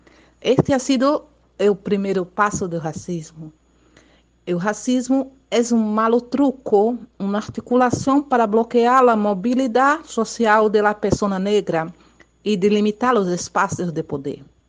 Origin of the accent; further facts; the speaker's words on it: Brazil; Spanish is a second language; nosotros somos brasileños, nacíamos aquí, afro-brasileños de la diáspora.